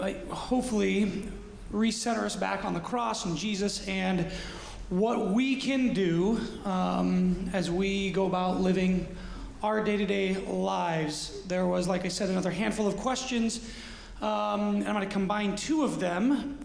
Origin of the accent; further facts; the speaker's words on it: United States; sometimes I feel like I'm so locked in to being an American that I don't always know what's going on everywhere else.